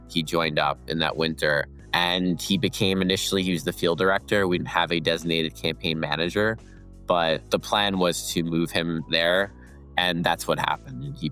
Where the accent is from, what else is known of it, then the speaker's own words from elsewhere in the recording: Bay Ridge, New York, United States; I was from Bay Ridge and I grew up there. So I knew the area well.